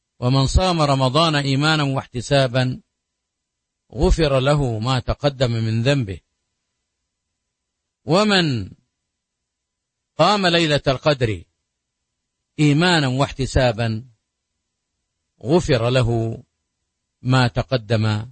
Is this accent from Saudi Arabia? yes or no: yes; Saudi Arabia; بلادنا المملكة العربية السعودية